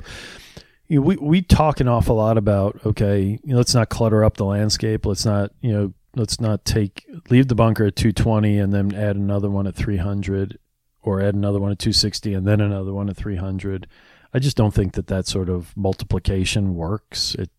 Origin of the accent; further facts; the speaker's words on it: New York, United States; now in Philadelphia, United States; I grew up in New York, but we've lived in Philadelphia for longer than, I mean, we've been there for 25 years. So that's been home.